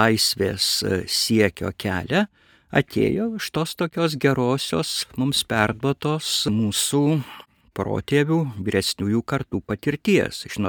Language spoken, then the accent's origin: Lithuanian; Leipalingis, Alytus County, Lithuania; augau gražiam Dzūkijos miestelį Leipalingį, o mama buvo kilusi iš Suvalkijos, nuo Vilkaviškio tokios Lankeliškių parapijos